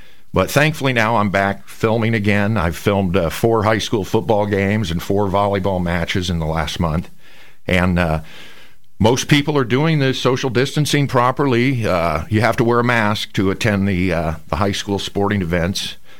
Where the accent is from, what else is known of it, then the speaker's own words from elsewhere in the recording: Council Bluffs, Iowa, United States; Yes, I'm currently 47 years old. I grew up in the Council Bluffs area, been a lifelong resident of Pottawatomie County, graduated from St. Albert High School